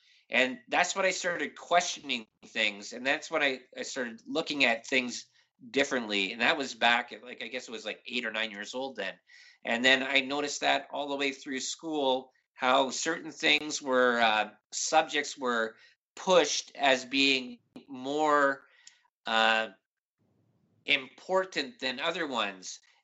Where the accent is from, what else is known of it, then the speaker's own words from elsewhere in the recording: Toronto, Ontario, Canada; also born or lived in Thunder Bay; See, I was born in Thunder Bay, and then before I was 1, moved down to Toronto area because my dad got a job for Ontario Hydro.